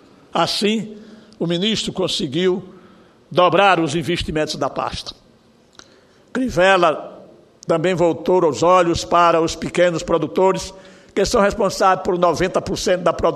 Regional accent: Alagoas, Brazil; Lembro aqui que os produtores que vivem às margens do Canal do Sertão, lá do meu estado

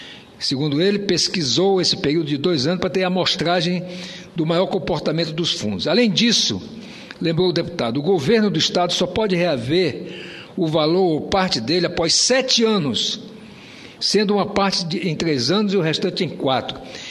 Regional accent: Roraima, Brazil; para mim, como roraimense, é muito triste ver acontecer no meu estado de Roraima.

